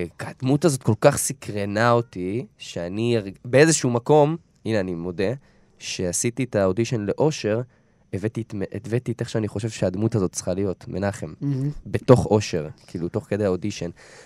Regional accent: Kfar Saba, Central District, Israel; ילד שמנת מכפר סבא

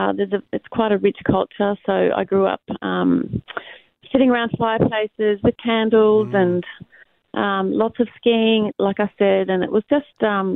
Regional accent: Australia; also born or lived in Oslo, Norway; So I was born in Oslo, Norway, and came out to Australia when I was about 8 years old, and that's why I have that name

